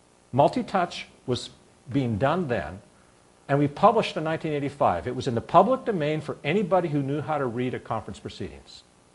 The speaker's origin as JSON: {"language": "English", "country": "Canada", "said": "That's a Canadian reference to remind you that I'm Canadian."}